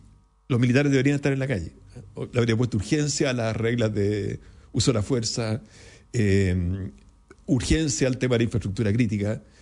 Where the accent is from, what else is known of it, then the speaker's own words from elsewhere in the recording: Ñuble, Chile; Yo soy de Ñuble y ahí lo conocí